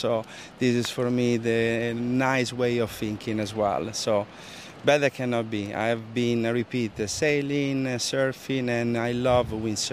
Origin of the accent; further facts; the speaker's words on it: Rome, Lazio, Italy; English is a second language; now in Fuerteventura, Spain; I'm coming from Italy, from Rome exactly. I'm living in Fuerteventura, Canary Islands, since 2007. So already start to be quite a long time, 18 years.